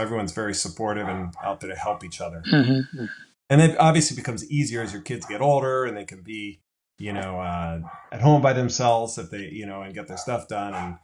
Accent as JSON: {"language": "English", "town": "Philadelphia", "region": "Pennsylvania", "country": "United States", "lives_now": "Michigan, United States", "said": "I'm from Philadelphia originally."}